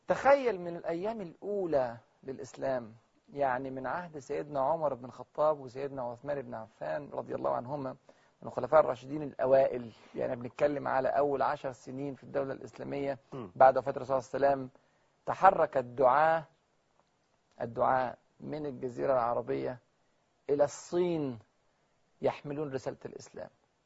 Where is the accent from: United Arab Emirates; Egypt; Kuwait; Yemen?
Egypt; أنا مصري وأفتخر أن أنا مصري، بس مصري مسلم وأفتخر أن أنا مسلم